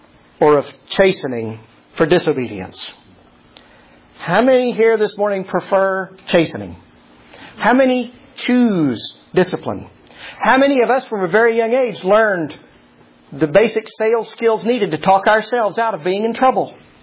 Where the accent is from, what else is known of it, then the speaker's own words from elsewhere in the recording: Texas, United States; I have become convinced growing up in Texas and growing up in the South that most good Christian people that I've met are horrible.